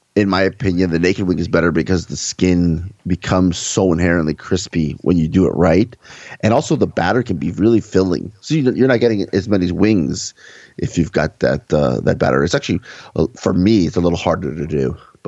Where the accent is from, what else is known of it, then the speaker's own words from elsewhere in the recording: United States; But, you know, I'm an American. I'm red-blooded.